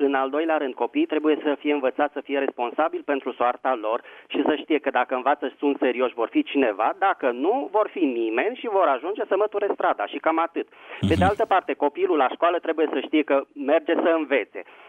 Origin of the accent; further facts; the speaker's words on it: Bucharest, Romania; din București.